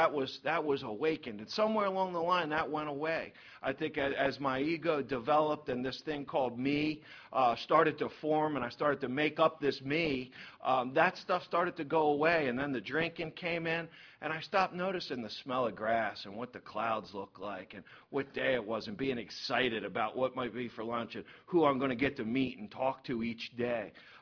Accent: Ocean City, United States; I'm a surfer from Ocean City.

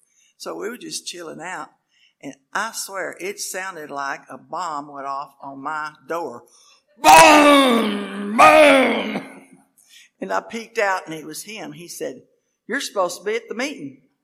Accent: Lubbock, Texas, United States; born there; I was born in Lubbock, Texas. I heard a few sneers when they said Texas. And let me tell you, don't sneer around me, son. I love Texas. I love my home.

